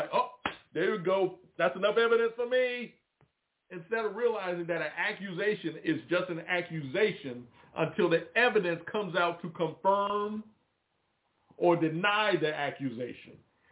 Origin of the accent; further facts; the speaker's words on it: Roanoke, Virginia, United States; born there; I'm born on October the 16th, 1968, in a place called Roanoke, Virgini